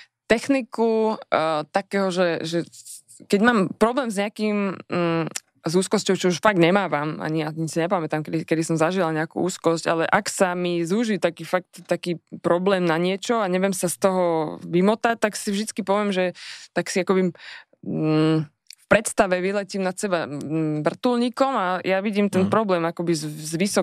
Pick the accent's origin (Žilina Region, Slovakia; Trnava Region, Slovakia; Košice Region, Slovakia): Žilina Region, Slovakia; Súľov; asi to, že som fakt že zo Sulovských skál a tam som už ako dieťa liezla